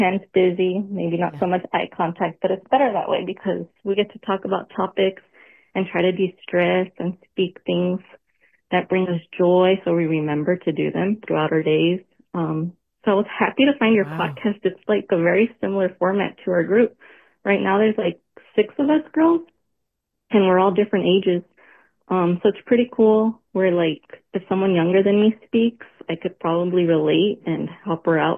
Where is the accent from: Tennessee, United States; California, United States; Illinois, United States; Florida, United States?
California, United States; I'm from Spala, California. It's a very small town here, so we have to drive about 45 minutes out for like the nearest shopping center.